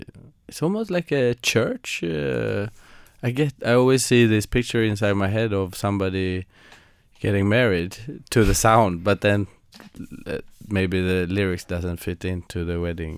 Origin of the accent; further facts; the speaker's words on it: Sweden; Growing up in Sweden, maybe I thought Texas would sound like